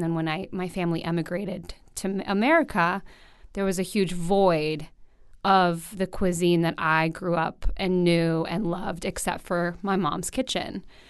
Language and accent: English; Greece; I come from a long line of incredible cooks and people who have always had this joy around the kitchen and feeding people. And the Greeks are notoriously known for feeding you